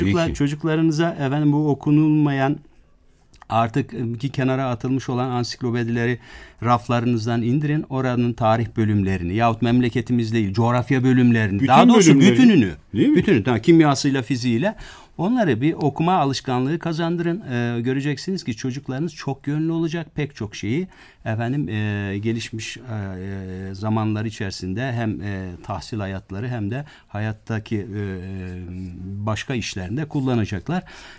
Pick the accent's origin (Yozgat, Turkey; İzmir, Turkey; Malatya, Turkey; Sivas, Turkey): Yozgat, Turkey; now in Ankara, Turkey; Yozgatlıyım. Ancak Ankara'da oturuyorum yıllardan beri.